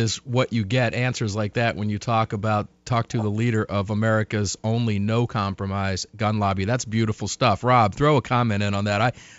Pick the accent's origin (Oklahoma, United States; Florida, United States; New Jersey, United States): Florida, United States; I want to take you back to Florida for a second. I'm from Florida.